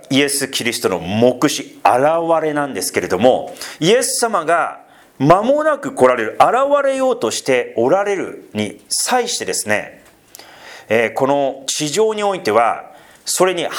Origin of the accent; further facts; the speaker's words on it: Sendai, Miyagi, Japan; 例えば私の故郷仙台なんだけど、ね、昔はソリ冬やってたよ